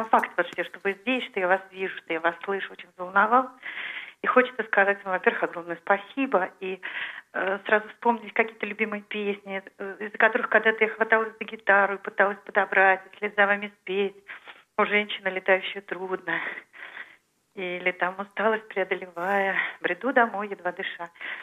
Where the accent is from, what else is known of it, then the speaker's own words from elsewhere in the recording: Moscow, Russia; я из Москвы.